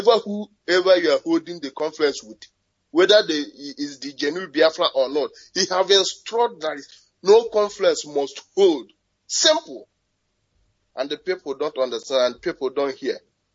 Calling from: United Arab Emirates; I'm calling from United Arab.

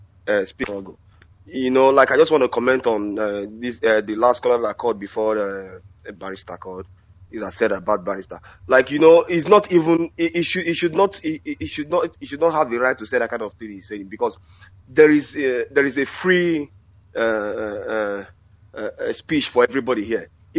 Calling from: Sweden; Once again … I'm calling from Sweden.

